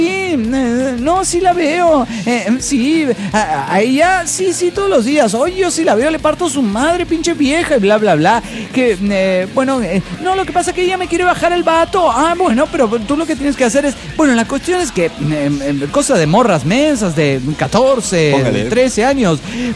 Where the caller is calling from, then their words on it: Cabo San Lucas, Baja California Sur, Mexico; de Cabo San Lucas, México.